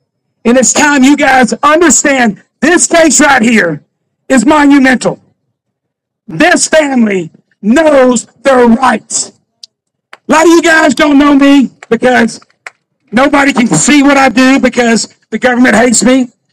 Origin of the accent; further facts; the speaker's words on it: Alabama, United States; No. I was just in Texas. I'm from Alabama.